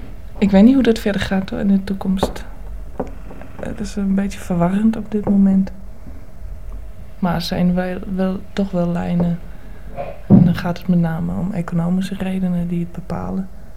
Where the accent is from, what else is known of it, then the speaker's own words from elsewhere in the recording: East Germany, Germany; now in Netherlands; nou ja, het land waar ik vandaan kom bestaat niet meer. Het zal weer min of meer opgekocht worden door West-Duitsland.